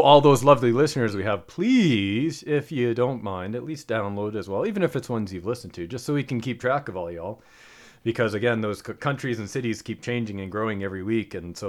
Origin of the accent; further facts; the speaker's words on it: Ireland; Yes, I'm Irish